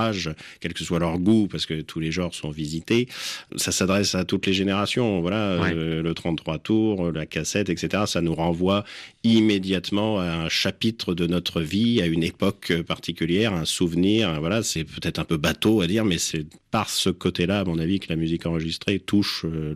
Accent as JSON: {"language": "French", "country": "France", "said": "en tant qu'Européen, en tant que Français"}